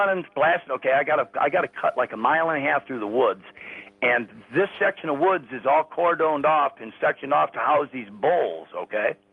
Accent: Redford Township, Michigan, United States; I'm from Redford Township, Michigan.

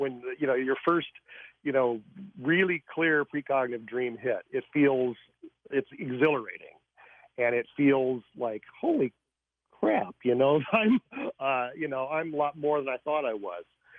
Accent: Lakewood, Colorado, United States; I was driving down a street near where I grew up in Lakewood, Colorado as a child.

